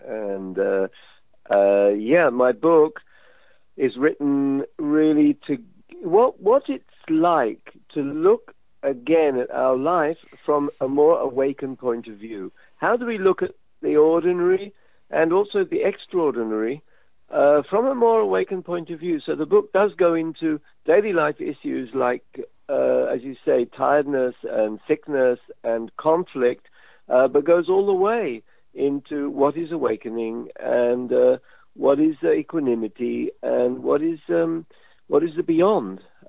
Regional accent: London, United Kingdom; One actually is from my childhood when I was, I guess, seven, growing up in London

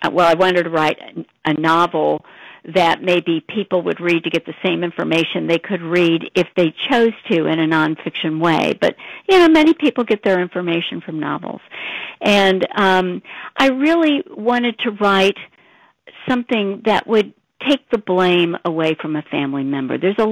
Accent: St. Louis, Missouri, United States; And I grew up in St. Louis and had lived there all my life

